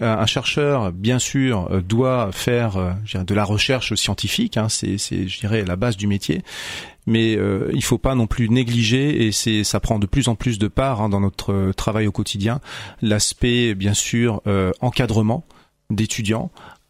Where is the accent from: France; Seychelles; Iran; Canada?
France; Centre-Val de Loire; Donc moi, je suis originaire de la Touraine. J'ai fait toute ma formation universitaire donc à Tours.